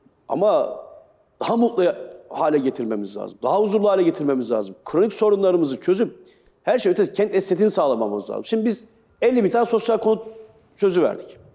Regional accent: Simav, Kütahya, Turkey; also born or lived in Demirci; Yani benim çocukluğum işte Simav'da geçti, Demirci'de doğdum, Kütüm, Sındırgı. Bizim bu ilçenin tamamının şehri İzmir'dir.

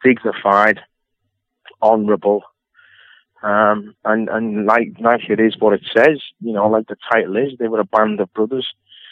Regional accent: North West England, United Kingdom; accent: Scouse; because he's another little scouser, so me and Phil used to have a laugh

